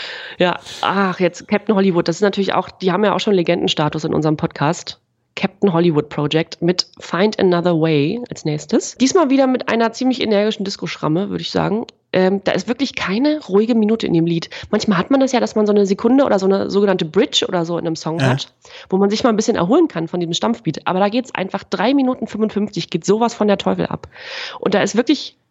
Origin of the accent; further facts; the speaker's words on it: East Germany, Germany; Das gab es bei uns im Osten natürlich, das gab's häufiger